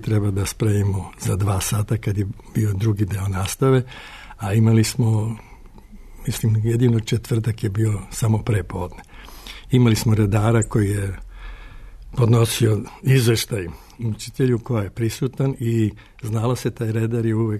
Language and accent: Serbian; Belgrade, Serbia; Rođen sam u Beogradu pre Drugog svjetskog rata, tu ugao Beogradski Njeguše ulici gde i danas stanujem.